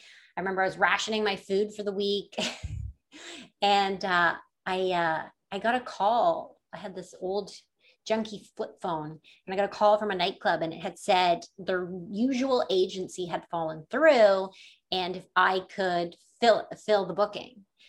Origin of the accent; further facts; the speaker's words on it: Stratford, Ontario, Canada; Growing up in Stratford, it really wasn't a thing.